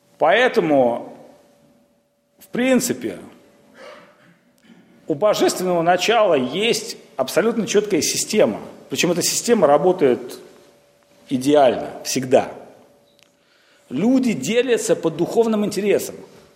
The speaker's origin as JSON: {"language": "Russian", "region": "Saint Petersburg", "country": "Russia", "said": "Ну как же, я же искренний петербуржец"}